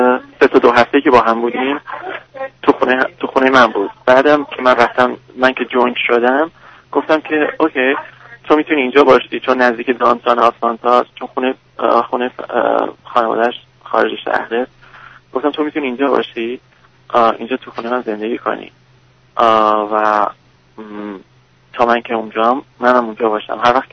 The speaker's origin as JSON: {"language": "Persian", "town": "Tehran", "region": "Tehran Province", "country": "Iran", "tie": "born or raised there", "said": "من بچه تهرانم"}